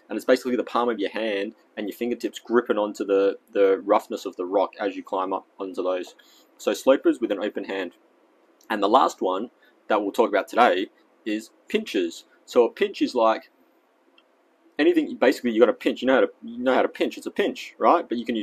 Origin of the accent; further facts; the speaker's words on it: Australia; accent: Australian; Oh, I feel like I'm in a really Australian accent today. For those of you who know, I'm actually Australian